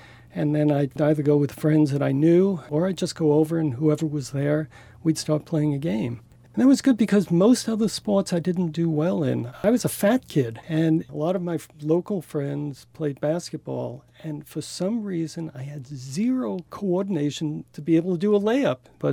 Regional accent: Brooklyn, New York, United States; I did grow up in Brooklyn, and it was there that about the age of maybe 9 or 10, I started learning about handball.

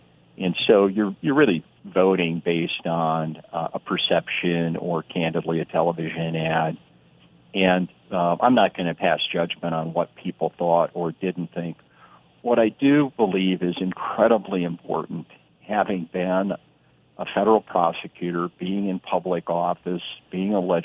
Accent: Yankton, South Dakota, United States; And it happened in my hometown in Yankton and places in Pierre.

